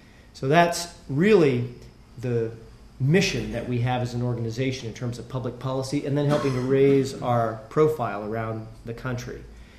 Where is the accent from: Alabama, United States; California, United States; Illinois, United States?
California, United States; also born or lived in Maine; Even though I was in Maine for my adult life, I grew up in California.